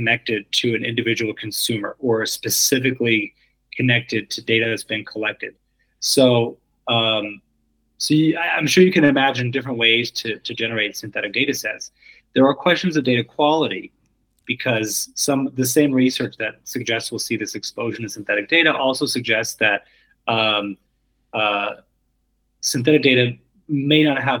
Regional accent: Colorado, United States; in my home state of Colorado, we have a Colorado Privacy Act.

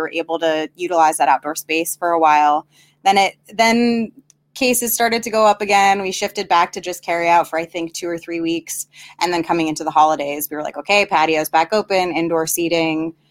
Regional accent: New York, United States; I'm from New York. He's from North Jackson.

